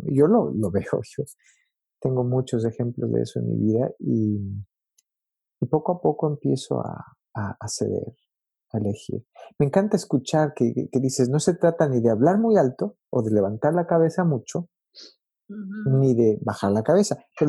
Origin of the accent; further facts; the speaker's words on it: Ecuador; Y uno de pronto se da cuenta que yo tengo que lidiar, yo vengo de Ecuador, ¿verdad?